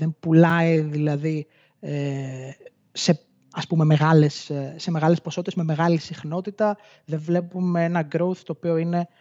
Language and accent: Greek; Kozani, Western Macedonia, Greece; moved away as an adult; also born or lived in Thessaloniki; Εγώ γεννήθηκα μεγάλο σε Κοζάνη. Πήγα στα 18 στη Θεσσαλονίκη να σπουδάσω μηχανολόγος μηχανικός.